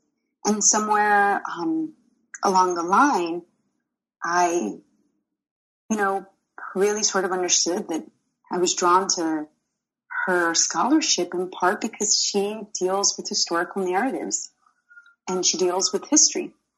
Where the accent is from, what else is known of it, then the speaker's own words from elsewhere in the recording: Chicago, Illinois, United States; I was born and raised in Chicago. My father actually comes from a little village in Guanajuato, and my mother is from Durango, and they met in Chicago